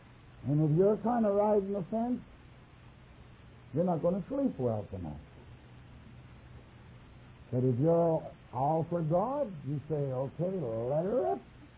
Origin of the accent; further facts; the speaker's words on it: Canada; When I was a boy, the British Empire, we could say proudly, I'm a Canadian